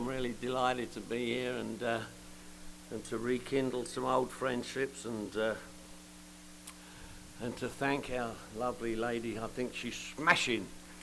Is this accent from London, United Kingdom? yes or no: yes; London, United Kingdom; I'm from London, England. You probably picked up on that, right? This is the way I speak. Alcohol didn't do this to me, you know what I mean? I'm from Northwest London, and where I come from, everybody drinks.